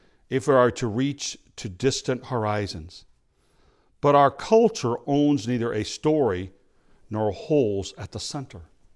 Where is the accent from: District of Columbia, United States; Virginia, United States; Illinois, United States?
Illinois, United States; East Peoria; My best friend I grew up with in East Peoria lives in Green Bay, Wisconsin today.